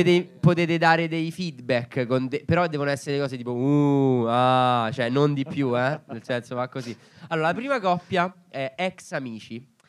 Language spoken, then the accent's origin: Italian; Bologna, Emilia-Romagna, Italy; born there; Che poi noi siamo nati a Bologna